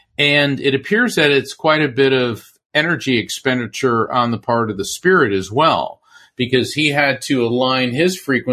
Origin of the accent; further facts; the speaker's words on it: Florida, United States; we grew up in East Coast, Central Florida, in the surfing culture.